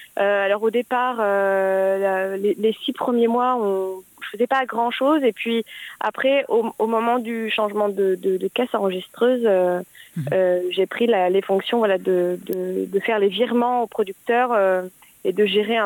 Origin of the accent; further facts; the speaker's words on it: Paris, Île-de-France, France; je suis une vraie Parisienne née à Paris, grandie en ville.